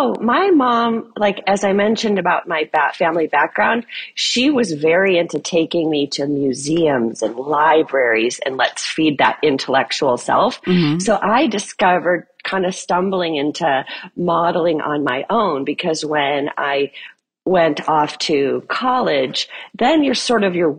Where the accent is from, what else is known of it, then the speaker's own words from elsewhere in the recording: Illinois, United States; also born or lived in Chicago, Illinois / Minnesota; I'm a Midwest girl. I was born in Chicago. My family lived in Southern Illinois, then Minnesota.